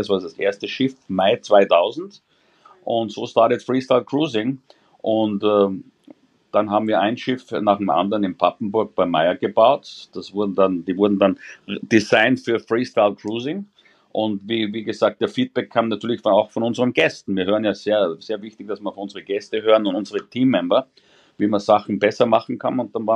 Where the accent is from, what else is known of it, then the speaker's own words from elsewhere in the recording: Austria; ich bin ja Österreicher, ich bin geboren in Österreich und aufgewachsen